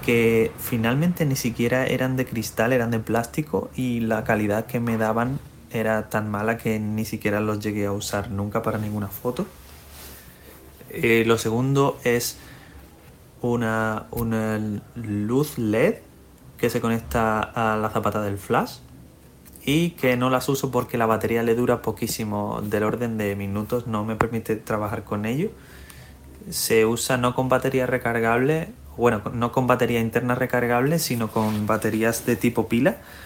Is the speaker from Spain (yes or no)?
yes; Spain; Hola Javier … de España